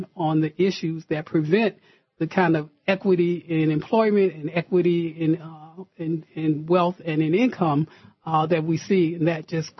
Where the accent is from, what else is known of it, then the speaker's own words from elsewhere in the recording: Detroit, Michigan, United States; And I grew up in Detroit. And when I came out of high school in the early 70s, I literally was able to walk to the factory and start working